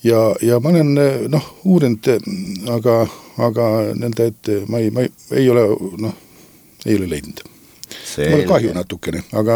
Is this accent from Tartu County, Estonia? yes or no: no; Saare County, Estonia; Olen rahvuselt saarlane